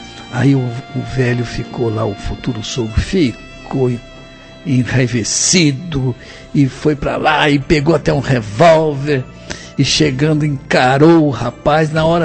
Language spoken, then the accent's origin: Portuguese; Paraná, Brazil; Lá no Paraná também, que é a minha terra, né?